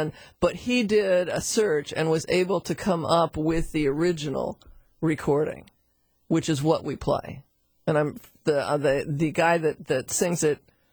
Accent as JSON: {"language": "English", "town": "Seattle", "region": "Washington", "country": "United States", "tie": "born or raised there", "said": "a very young kid growing up in Seattle with my younger brother, Tom, and my mom and dad."}